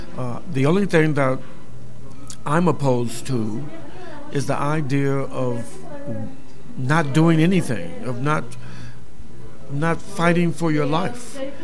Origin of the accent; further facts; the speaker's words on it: Chicago, Illinois, United States; I'm originally from Chicago, and I have always been viewed as somewhat separate, even in my own family when I was growing up.